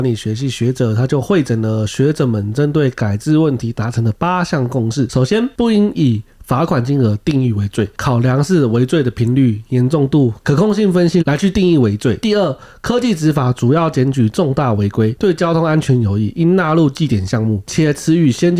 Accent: Miaoli County, Taiwan; now in Taipei, Taiwan; 所以像我是苗栗人嘛，我在苗栗骑车的时候

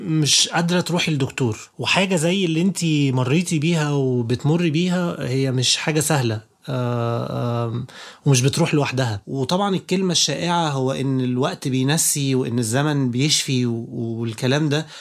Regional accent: Egypt; عندنا في مصر مثلا

